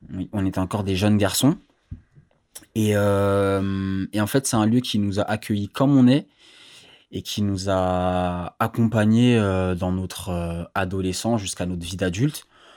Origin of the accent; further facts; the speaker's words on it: Paris, Île-de-France, France; Je suis né en 2000, j'ai grandi à Belleville, et j'ai rencontré tous mes amis dans ce quartier.